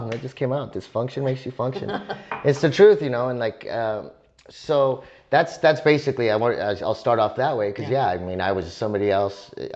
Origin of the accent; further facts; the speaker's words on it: El Paso, Texas, United States; I'm from El Paso, Texas.